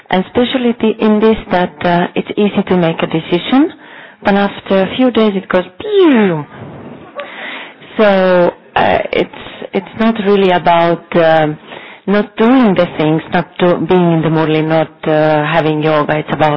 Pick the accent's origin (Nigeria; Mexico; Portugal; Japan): Portugal; Porto, Norte; English is a second language; I'm sister from Oporto, Portugal